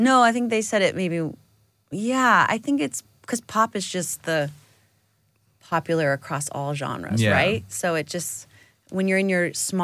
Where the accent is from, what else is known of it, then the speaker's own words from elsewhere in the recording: United States; I'm going to speak for as an American, I guess, that we developed genres for recorded music while we were a segregated country.